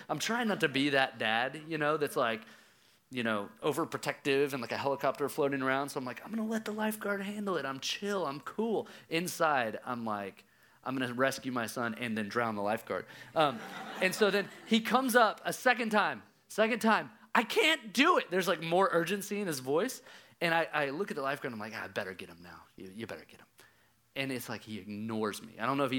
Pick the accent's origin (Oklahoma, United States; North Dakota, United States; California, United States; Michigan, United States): Oklahoma, United States; now in Richardson, United States; I moved here from Oklahoma. I grew up in Oklahoma, but I've been in Richardson, Texas.